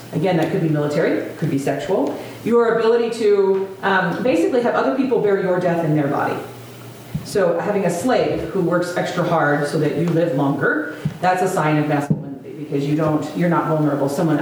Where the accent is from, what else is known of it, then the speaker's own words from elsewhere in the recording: Iowa, United States; now in Fort Worth, United States; I'm from Iowa, but by way of PhD program and serving churches, ended up in Fort Worth, Texas.